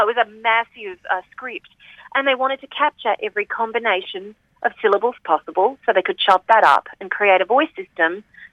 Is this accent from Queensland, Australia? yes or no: yes; Mackay, Queensland, Australia; moved away as an adult; now in United States; I grew up in Mackay in North Queensland, and I moved to America, 16 years ago.